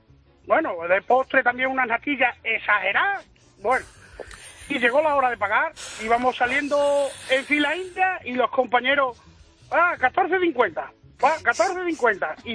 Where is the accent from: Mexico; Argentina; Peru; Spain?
Spain; Extremadura; estaba trabajando por ahí, fuera de Extremadura, de donde soy.